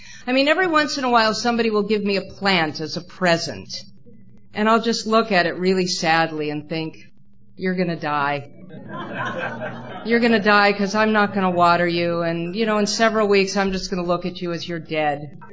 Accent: Boise, Idaho, United States; however, despite the fact that … I am not Irish. I'm a Jewish person from Boise, Idaho, which is kind of like being a Japanese person from Kazakhstan, you know.

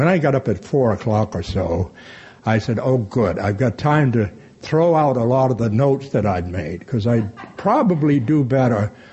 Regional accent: Maine, United States; moved away as an adult; now in Florida, United States; I'm from Maine. I lived in Maine for 18 years. I've lived in Florida, thank God, for about 20. Longest I've lived in any place in my life.

